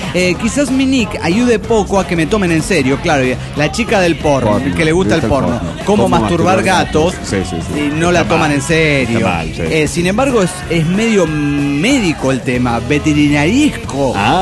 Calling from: Mexico; Hola, ¿cómo están? … de México, México.

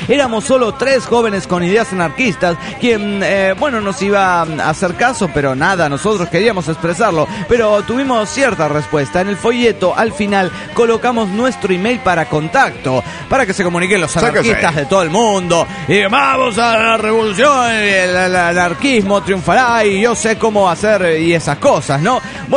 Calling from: San Martín de los Andes, Neuquén, Argentina; de San Martín de los Andes.

